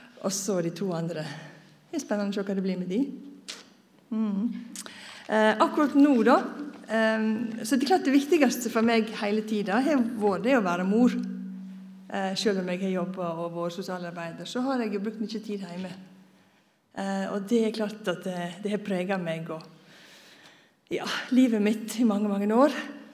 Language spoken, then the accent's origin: Swedish; Møre og Romsdal, Norway; Swedish is a second language; moved away as an adult; now in Stavanger, Norway; Men jag är äkte norsk. Født och uppvuxen på Sundmøre på en gal langs en fjord. Kom till Stavanger i 85.